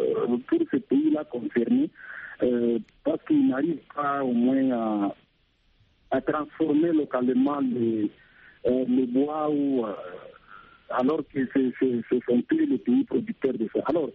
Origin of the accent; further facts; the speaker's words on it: Ituri, DR Congo; Par exemple, ici chez nous au Congo, quand vous allez à Mambasa